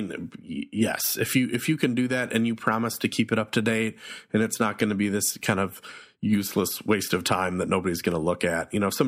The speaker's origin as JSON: {"language": "English", "region": "Midwest", "country": "United States", "said": "And I'm from the Midwest, so I'm not crapping on that."}